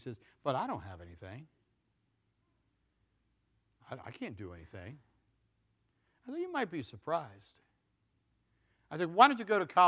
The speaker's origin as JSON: {"language": "English", "country": "United States", "said": "from Carroll County. Little county of 75,000 people."}